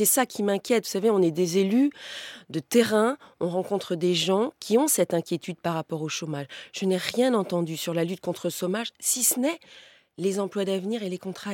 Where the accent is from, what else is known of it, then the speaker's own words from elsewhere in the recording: Brittany, France; Chez nous, en Bretagne, on n'est pas tellement favorable au travail le dimanche.